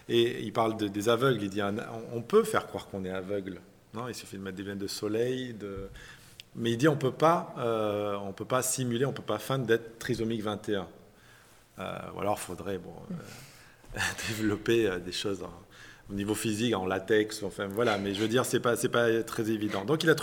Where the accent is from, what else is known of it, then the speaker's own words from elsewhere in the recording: Valence, Auvergne-Rhône-Alpes, France; Je me rappelle quand j'étais petit à Valence, quand j'étais à l'école, à la cantine